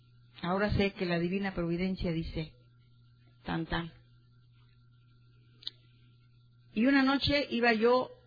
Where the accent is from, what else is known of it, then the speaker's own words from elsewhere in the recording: Mexico City, Mexico; Yo soy de Tepito, del barrio Bravo de Tepito.